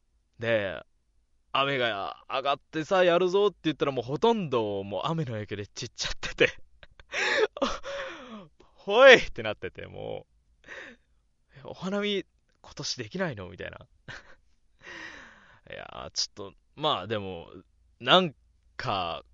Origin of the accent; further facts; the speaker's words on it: Osaka, Japan; 出身地はですね、大阪です。これは、生まれも育ちも大阪、なのでね、まあ、コテコテではないんですけど、若干僕住んでるの、北の方というか、京都寄りなのでね、ちょっとコテコテという感じじゃないんですけども。